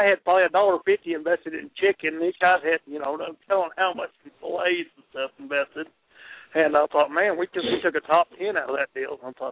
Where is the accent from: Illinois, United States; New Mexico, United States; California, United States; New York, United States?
New Mexico, United States; I'm originally from New Mexico, and so green chili is a huge thing out where I come from.